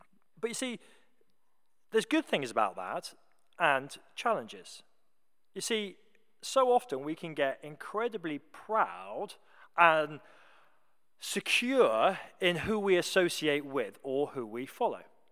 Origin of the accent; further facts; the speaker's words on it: United Kingdom; We love to line up behind somebody. We love it. We love it. It makes us feel safe. As British people, we feel secure.